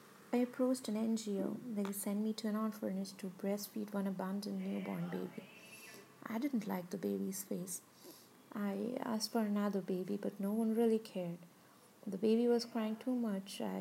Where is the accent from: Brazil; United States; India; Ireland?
India; So, I'm an Indian woman. … And I live with my husband, whose name is Ketan, and my father-in-law.